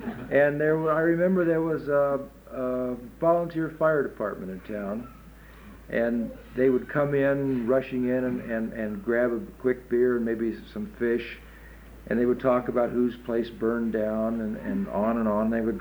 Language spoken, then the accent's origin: English; Thousand Oaks, California, United States; And, you know, I'm from Thousand Oaks, California